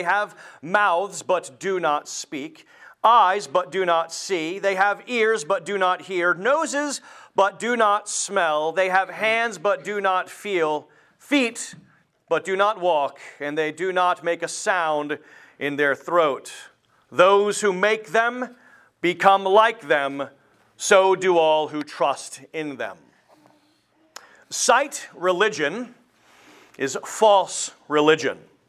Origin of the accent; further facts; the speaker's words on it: Lancaster, Pennsylvania, United States; doing a ministerial internship with Pastor Greg Strawbridge in Lancaster, Pennsylvania, which is where we hail from Pennsylvania.